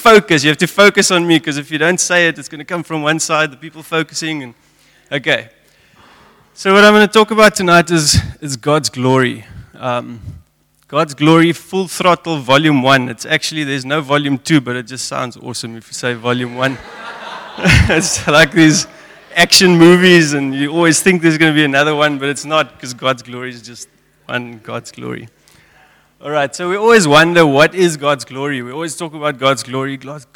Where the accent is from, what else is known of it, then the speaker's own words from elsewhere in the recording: Namibia; also born or lived in Johannesburg, South Africa; I grew up in Namibia. I went to German high school and then studied in Johannesburg, studied chiropractic.